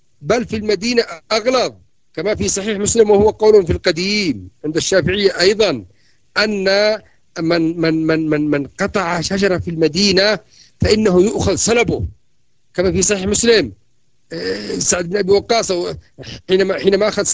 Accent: Yemen; والضبع أيضا هذا صيد يسموهم عندنا في اليمن يسموه العرجة

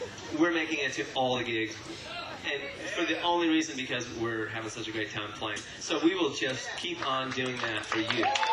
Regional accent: Vermont, United States; We're from Vermont

